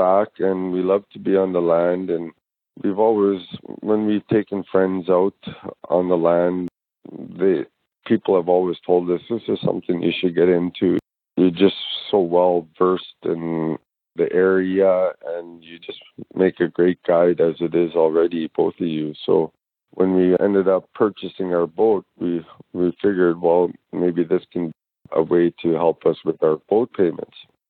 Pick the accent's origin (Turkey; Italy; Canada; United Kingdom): Canada; Yellowknife, Northwest Territories; I was born and raised in Yellowknife. I went to school there